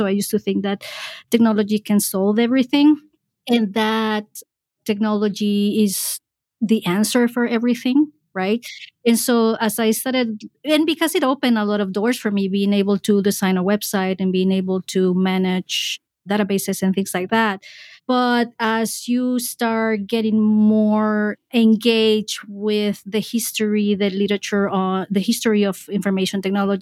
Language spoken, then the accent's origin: English; Honduras; moved away as an adult; now in United States; I am originally from Honduras, and I came to the United States almost 20 years ago.